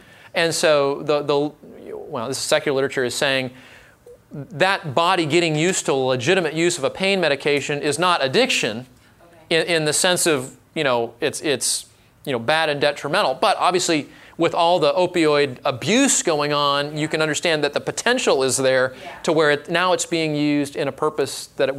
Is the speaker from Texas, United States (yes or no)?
yes; Texas, United States; You know, I'm from Texas. I'm a Dallas Cowboys fan.